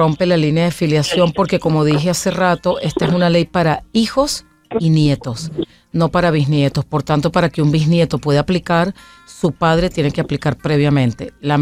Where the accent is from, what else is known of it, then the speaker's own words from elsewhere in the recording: Venezuela; moved away as an adult; now in Spain; Yo soy venezolana, llevo 30 años en España